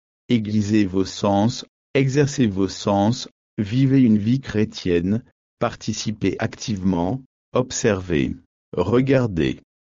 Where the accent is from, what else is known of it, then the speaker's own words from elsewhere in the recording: South Africa; Quand nous avons grandi en Afrique du Sud, je n'ai jamais vraiment.